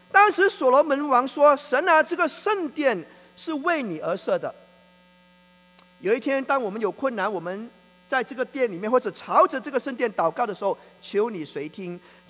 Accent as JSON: {"language": "Chinese", "country": "Malaysia", "said": "我是马来西亚人"}